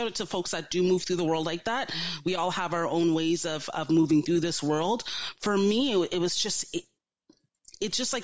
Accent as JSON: {"language": "English", "country": "Canada", "said": "I'm African Canadian, as are you."}